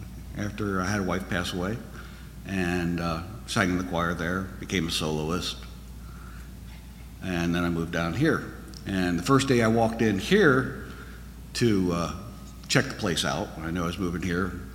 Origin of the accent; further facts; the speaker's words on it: New Gretna, New Jersey, United States; moved away; also born or lived in Mechanicsburg, Pennsylvania; I was born in New Jersey, lived in a little town called New Gretna. Some people have heard of Tuckerton. That's nearby.